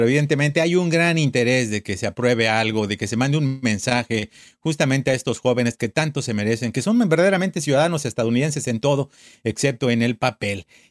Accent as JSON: {"language": "Spanish", "country": "Mexico", "said": "somos a los mexicanos"}